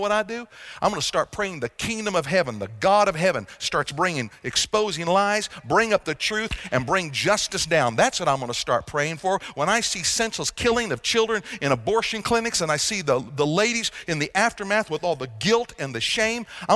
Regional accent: United States; When I'm American and I go into Thailand, I don't all of a sudden become a Thai. Okay? I remain an American.

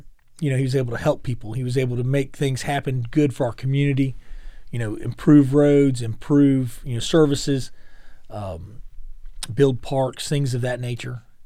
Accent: the South, United States; But growing up in the South, you know, everybody who was older than you was either sir or ma'am or aunt or uncle.

